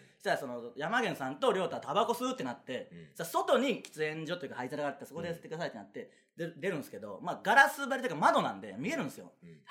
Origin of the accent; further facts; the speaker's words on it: Kansai, Japan; まあ本当関西人なんであんな感じですから